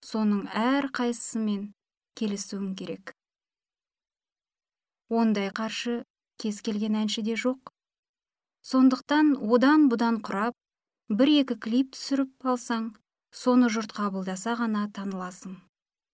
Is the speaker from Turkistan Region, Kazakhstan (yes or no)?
yes; Zhetysai, Turkistan Region, Kazakhstan; Мен оңтүстік Қазақстан облысы Жетісай қаласында туып өскенмін. Орта мектепте орысша оқыдым.